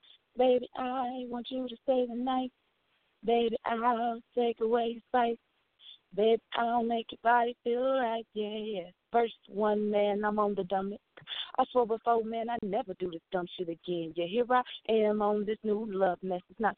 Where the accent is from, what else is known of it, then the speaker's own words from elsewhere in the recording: Ohio, United States; Like I said … from Ohio